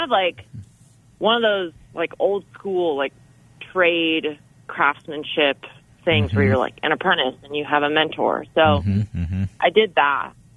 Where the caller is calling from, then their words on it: Moab, Utah, United States; also born or lived in Denver; I'm actually calling from Moab, Utah.